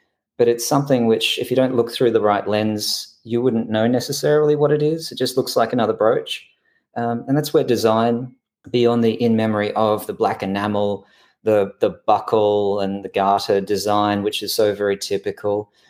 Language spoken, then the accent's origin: English; Victoria, Australia; being Australian, I'm from the state of Victoria in Australia